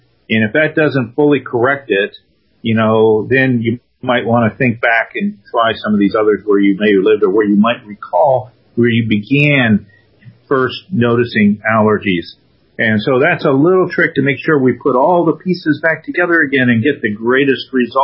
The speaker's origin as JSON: {"language": "English", "region": "Great Lakes", "country": "United States", "tie": "born or raised there", "said": "I grew up in the Great Lakes area, of Ohio, Pennsylvania"}